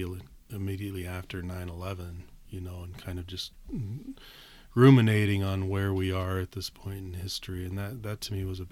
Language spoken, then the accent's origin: English; United States; I mean, I grew up in America, but it remains to me one of the most exotic places in the world.